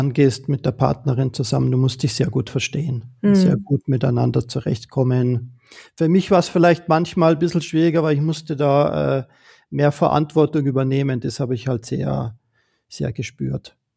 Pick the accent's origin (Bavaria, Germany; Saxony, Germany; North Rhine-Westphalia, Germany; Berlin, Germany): Bavaria, Germany; ich bin ja im Berchtesgadener Land aufgewachsen. Direkt in den Bergen von klein auf war ich eigentlich dort in den Bergen unterwegs.